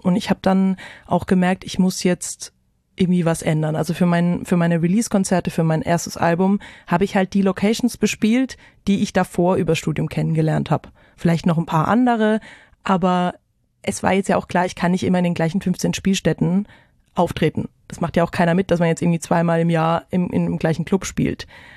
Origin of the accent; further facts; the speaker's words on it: Bretten, Baden-Württemberg, Germany; now in Mainz, Germany; Ich bin 28 Jahre alt und ich wohne in Mainz. Ich komme ursprünglich aus dem Badischen in der Nähe von Karlsruhe, Bretten.